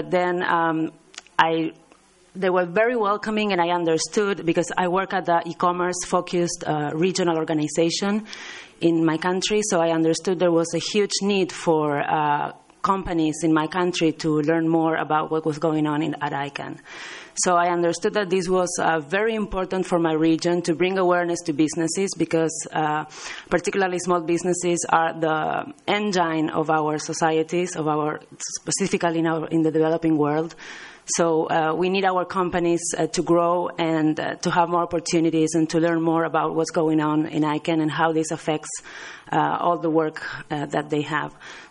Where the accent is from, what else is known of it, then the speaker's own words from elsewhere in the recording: Argentina; So just to remind you that I'm from Argentina.